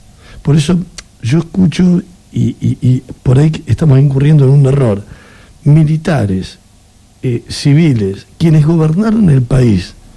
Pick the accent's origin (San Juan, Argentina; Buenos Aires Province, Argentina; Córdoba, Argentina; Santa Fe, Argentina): Buenos Aires Province, Argentina; Castelar; born there; yo vengo de Morón, uh-huh, de la provincia de Buenos Aires. En realidad nací en la localidad del lugar donde yo nací, es Castelar, por unas cuadras, pero sería Castelar y Ituzaingó.